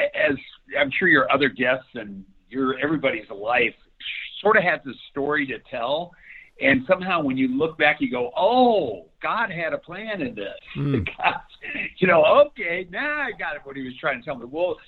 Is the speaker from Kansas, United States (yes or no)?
no; Beloit, Wisconsin, United States; also born or lived in Middletown, Ohio / Mobile, Alabama / Lake Oswego, Oregon; I was born in Middletown, Ohio, a little suburb of Cincinnati. Early on, my father's job took him to up to Beloit, Wisconsin, and I spent most of my early years growing up there.